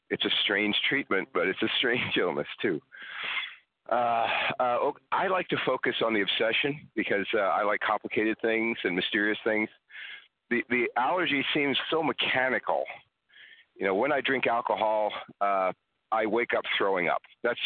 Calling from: California, United States; I'm from California.

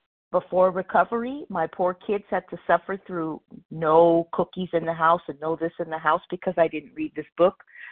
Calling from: Palmdale, California, United States; I'm a compulsive overeater in Palmdale, California, which is in Los Angeles County.

